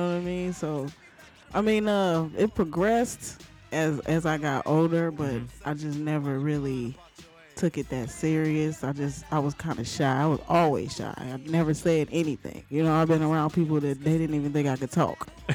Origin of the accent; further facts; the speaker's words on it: Pittsburg, California, United States; born there; I was born in Pittsburgh, California.